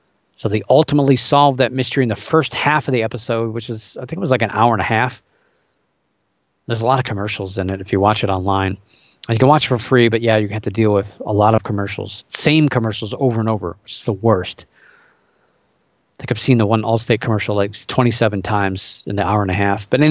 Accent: Ohio, United States; So I've seen some of these shipwrecks here in my home state of Ohio.

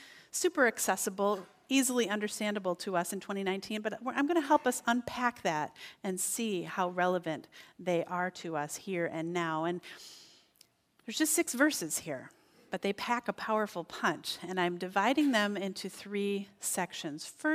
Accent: Albion, United States; My very best friend in the world, we grew up together in Albion.

